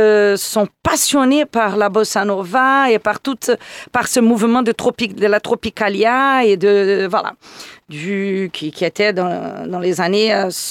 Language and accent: French; Brazil; de ce moment de carnaval que fait partie de notre vie quand on est brésilien depuis qu'on est dans le ventre de nos parents, quoi.